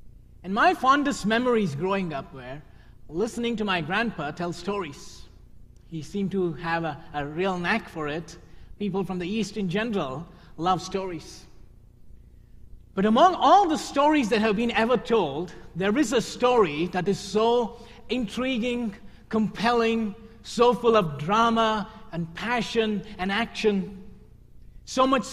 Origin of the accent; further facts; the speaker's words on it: India; I grew up in India in a Hindu family. I was 18 years old when I became a follower of Jesus Christ.